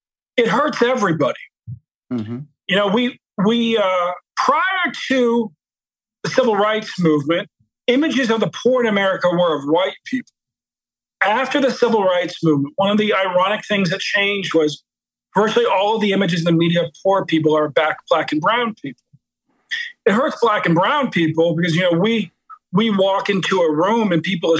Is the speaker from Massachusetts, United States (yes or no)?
no; Baltimore, Maryland, United States; You know, I'm from Baltimore. My mom grew up in the housing projects there.